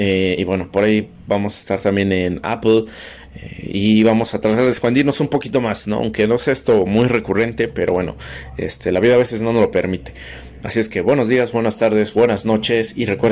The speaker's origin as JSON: {"language": "Spanish", "country": "Mexico", "said": "como buenos mexicanos, ya saben que muchas veces no se nos da casi eso del malinchismo"}